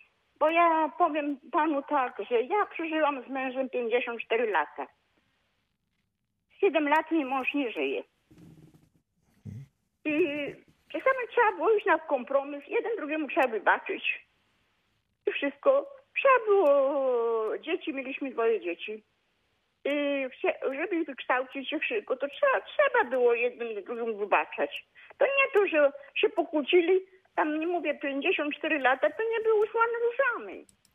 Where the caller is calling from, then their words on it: Zielona Góra, Lubusz Voivodeship, Poland; ja z Zielonej Góry dzwonię.